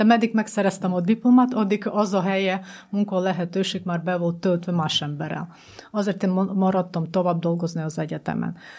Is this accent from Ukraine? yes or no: yes; Zakarpattia Oblast, Ukraine; now in Hungary; hogy mi Kárpátaljából jöttünk, Ukrajnából jöttünk